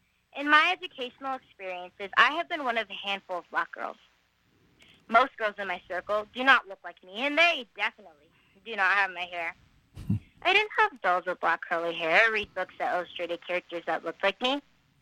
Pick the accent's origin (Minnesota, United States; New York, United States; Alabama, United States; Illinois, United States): Minnesota, United States; now in California, United States; I was born in Minnesota. Minnesota has beautiful green summers, and snowy white winters. I felt a sense of community there. And even though I've lived in California for 5 years, to this day, I can call Minnesota my home.